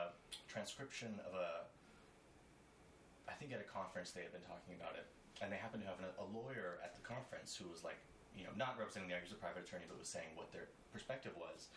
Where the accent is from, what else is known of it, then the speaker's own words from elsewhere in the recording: California, United States; also born or lived in Arizona; I grew up in Arizona and then in California, okay. So like west.